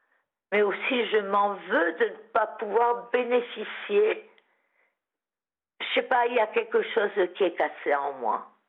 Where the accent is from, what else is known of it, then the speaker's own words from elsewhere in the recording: Occitanie, France; je suis de l'Occitanie, du sud-ouest.